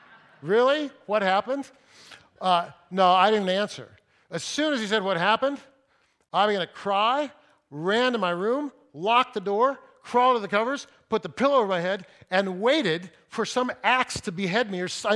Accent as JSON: {"language": "English", "town": "Fresno", "region": "California", "country": "United States", "tie": "born or raised there", "said": "I grew up in Fresno and played Little League, you know."}